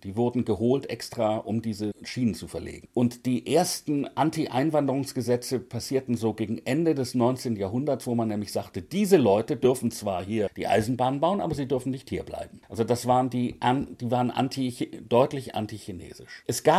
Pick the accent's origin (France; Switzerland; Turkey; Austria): Austria; Ich bin ja in Österreich aufgewachsen.